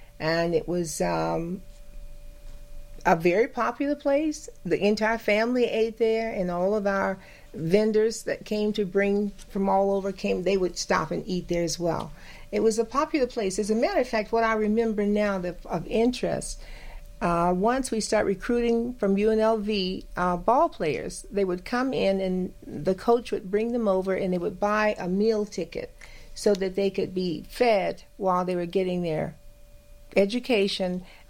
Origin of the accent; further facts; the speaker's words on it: Las Vegas, Nevada, United States; I grew up right here in Las Vegas. On Jackson Street, we had a restaurant.